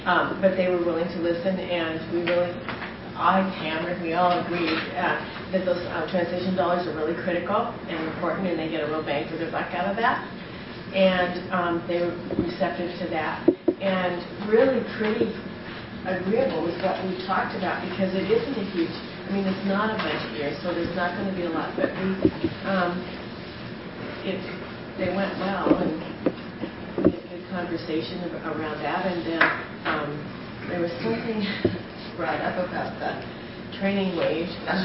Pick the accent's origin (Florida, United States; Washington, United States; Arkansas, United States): Washington, United States; Tacoma; And I guess because I grew up in Tacoma and I worked in the parks when I was in college